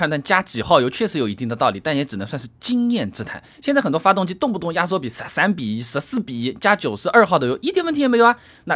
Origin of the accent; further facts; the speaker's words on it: Hangzhou, Zhejiang, China; 那么我杭州对于北京人来说我是南方人，但对广州来说我是北方人